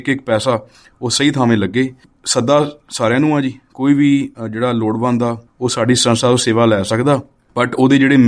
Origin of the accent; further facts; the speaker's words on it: Canada; ਇਹ ਅਸੀਂ ਸਾਰੇ ਚਾਰੇ ਮੈਂਬਰਸ ਕੈਨੇਡਾ ਤੋਂ ਹਾਂ